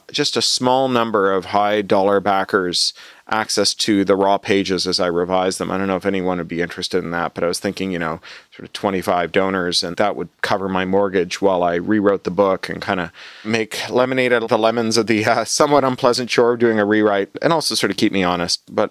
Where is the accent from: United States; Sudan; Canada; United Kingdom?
Canada; Toronto, Ontario; I used to drink as a little boy in the Guyanese Trinidadian neighborhood I grew up in Toronto, where the shops would make their own ginger beer.